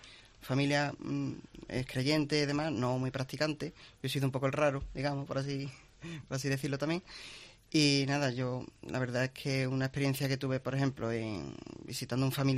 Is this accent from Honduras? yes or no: no; Bollullos de la Mitación, Andalusia, Spain; De Bollullos de la Habitación.